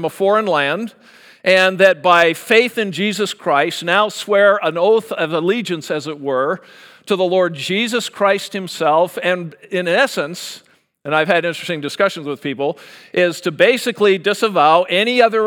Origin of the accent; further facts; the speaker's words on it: Canada; My kids have dual citizenship. I'm still Canadian.